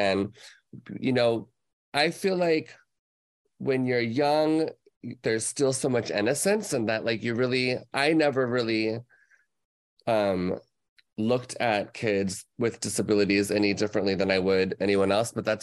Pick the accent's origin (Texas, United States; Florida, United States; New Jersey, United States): Florida, United States; Orlando; born there; Well, you know, I was born in Orlando, Florida, and my father at the time worked for Lockheed Martin. So we moved around quite a lot.